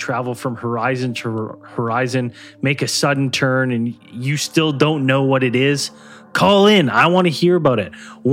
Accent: Canada; I'm from Canada.

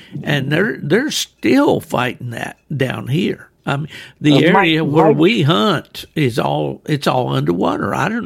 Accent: West Virginia, United States; my wife, Ella, she is my second marriage, and I am for her as well, but we grew up in West Virginia.

